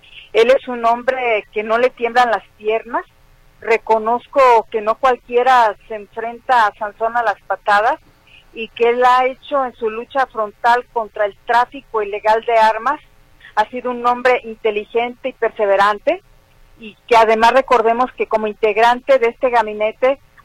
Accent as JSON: {"language": "Spanish", "town": "Guadalajara", "region": "Jalisco", "country": "Mexico", "said": "como jalisciense, como tapatía, como mujer, como madre de familia."}